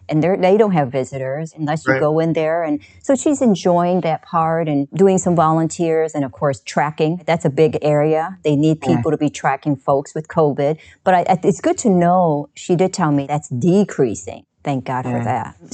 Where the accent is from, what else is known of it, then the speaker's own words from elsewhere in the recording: Michigan, United States; I'm from Michigan.